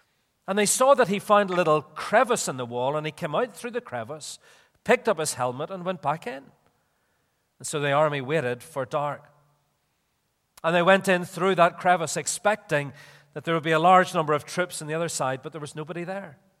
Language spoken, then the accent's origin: English; Belfast, Northern Ireland, United Kingdom; in my hometown of Belfast